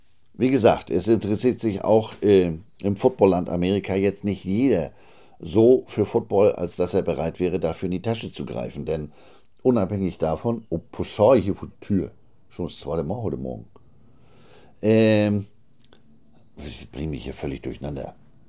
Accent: Germany; accent: German; Und das lag jetzt nicht an meinem harten deutschen Akzent

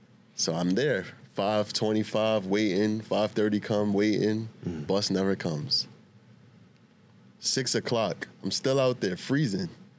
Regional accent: New York City, New York, United States; I'm a New Yorker, right?

